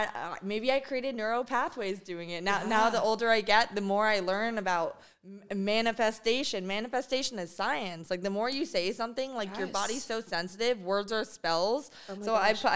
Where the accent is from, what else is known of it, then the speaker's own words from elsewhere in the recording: New Jersey, United States; now in Los Angeles, United States; Monmouth County, Central on the Shore.